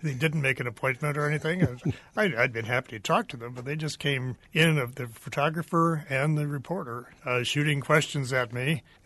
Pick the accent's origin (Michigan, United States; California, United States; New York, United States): Michigan, United States; Detroit; I grew up in Detroit, and WWJ in Detroit claimed to be the world's first radio station.